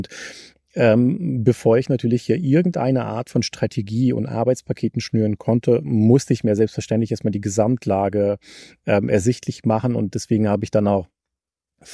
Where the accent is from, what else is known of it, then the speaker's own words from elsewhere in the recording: Lower Saxony, Germany; Also ich komme ja selber hier aus dem Norden, ja, also Raum Diepholz, Osnabrück.